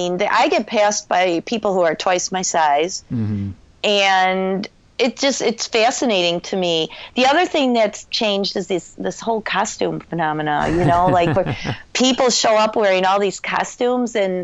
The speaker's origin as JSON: {"language": "English", "region": "Illinois", "country": "United States", "said": "I mean, I'm from Illinois."}